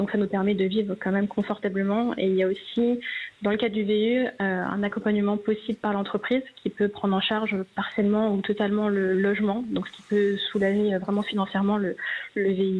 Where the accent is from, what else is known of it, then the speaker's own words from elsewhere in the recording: Metz, Grand Est, France; now in Switzerland; Pour ma part, je viens de Metz, mais là, je suis à côté de Zurich